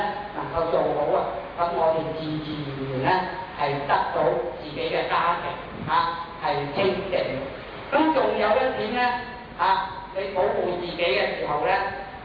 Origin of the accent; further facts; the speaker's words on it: China; 我哋中國人咧有句説話話